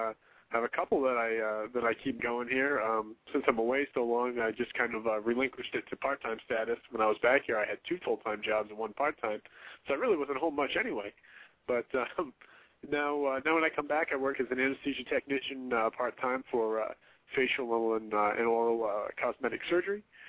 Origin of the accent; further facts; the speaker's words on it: New England, United States; That whole time of year was always fantastic for me, especially growing up in New England.